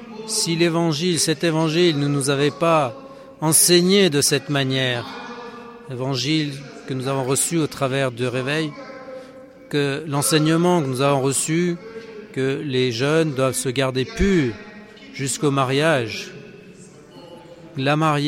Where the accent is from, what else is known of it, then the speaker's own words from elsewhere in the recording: Msinga, KwaZulu-Natal, South Africa; je suis aussi originaire de Msinga. Msinga, c'est une région après Tugela-Ferry.